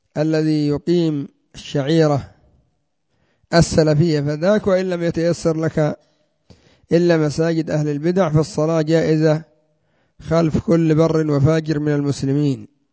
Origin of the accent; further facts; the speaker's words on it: Yemen; وعندنا في اليمن الزنداني وزعتر ومن في بابهم